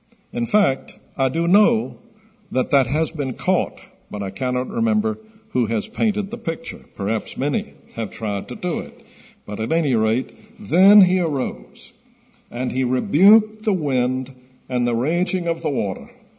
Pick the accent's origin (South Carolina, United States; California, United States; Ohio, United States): South Carolina, United States; Charleston; Now, I grew up in Charleston. I've mentioned this before. I grew up in Charleston by the side of the Atlantic, and I've been in a few storms